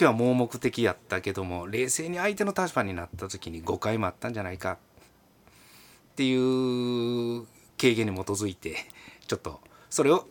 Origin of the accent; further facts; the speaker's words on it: Sakai, Osaka, Japan; 私がその現在住んでる南大阪では、はい